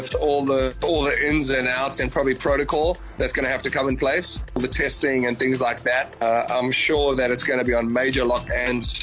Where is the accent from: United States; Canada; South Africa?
South Africa; I'm a South African through and through